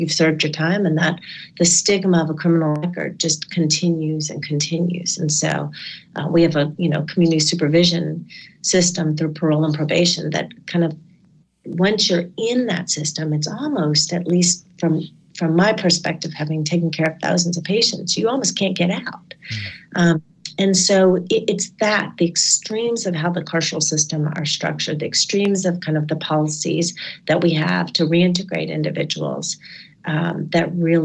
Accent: Connecticut, United States; in Connecticut, my home state, there was an 8-year-old that was in the carceral system.

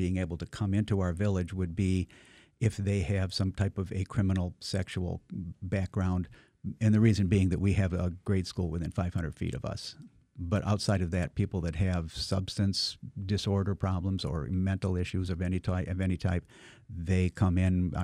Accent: Detroit, Michigan, United States; I was born and raised in Detroit, moved out and came back when it came time to come back home.

